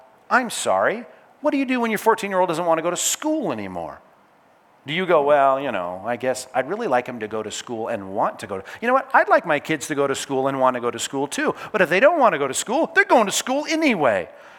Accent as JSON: {"language": "English", "town": "Long Beach", "region": "California", "country": "United States", "tie": "born or raised there", "said": "My folks had bought a new house. We moved from North Long Beach to East Long Beach."}